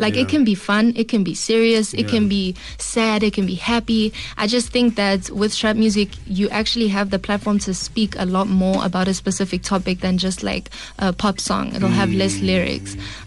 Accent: Johannesburg, Gauteng, South Africa; But yeah, I'm a trap queen. I'm from Joburg.

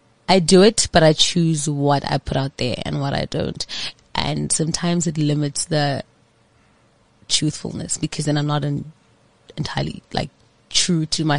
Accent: Soweto, Gauteng, South Africa; I grew up with a lot of people around me, obviously, and different people as well. Like, it's very diverse.

